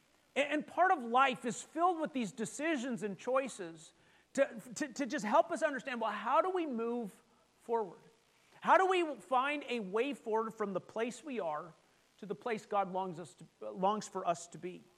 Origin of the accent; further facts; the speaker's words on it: Edmonton, Alberta, Canada; Now, I'm from Edmonton, and Edmonton is known for a lot of things.